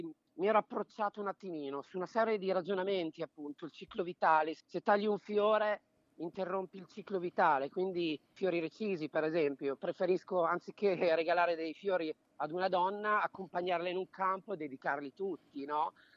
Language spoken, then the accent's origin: Italian; Parma, Emilia-Romagna, Italy; Poi sono emiliano, arrivo dal regno dei prosciutti, da Parma, sì.